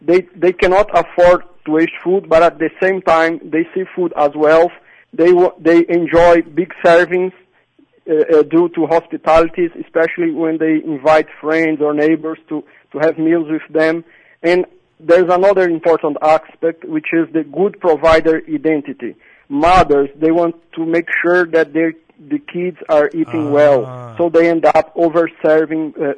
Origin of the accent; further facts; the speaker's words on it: Brazil; given that I was raised in Brazil, I'm Brazilian